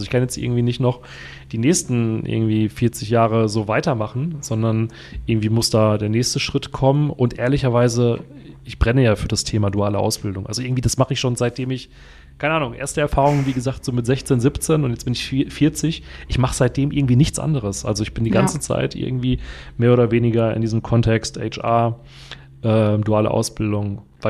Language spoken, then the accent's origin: German; Bochum, North Rhine-Westphalia, Germany; moved away as an adult; bin 40, verheiratet, 3 Kinder, komme gebürtig aus dem Ruhrpott. Bin in Bochum aufgewachsen, tief im Westen.